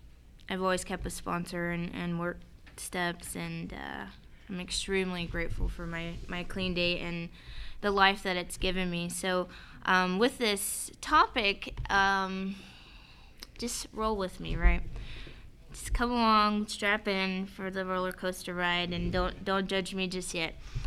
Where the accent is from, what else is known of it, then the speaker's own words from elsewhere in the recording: Katy, Texas, United States; I am from Katy, and my home group is Surrender to Win in Katy, Texas. I got clean when I was 17 years old. Today I have 13 years clean. I'm 30